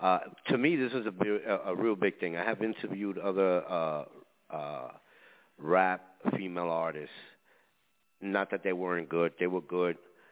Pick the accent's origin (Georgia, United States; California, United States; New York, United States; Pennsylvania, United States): New York, United States; Bronx; You know, I'm from New York. I'm from the Bronx. So every corner has a Chinese restaurant or a Japanese restaurant somewhere underneath the L.